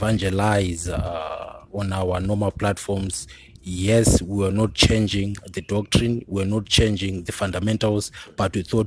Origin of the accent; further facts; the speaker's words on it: Gweru, Midlands, Zimbabwe; born there; I was born in Gweru, 1984, and I was raised by my granny, my grandmother.